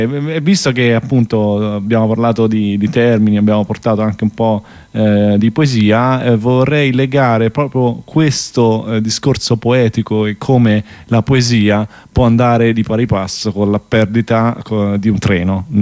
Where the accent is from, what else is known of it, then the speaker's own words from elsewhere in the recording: Apulia, Italy; Io sono cresciuto davanti all'Albania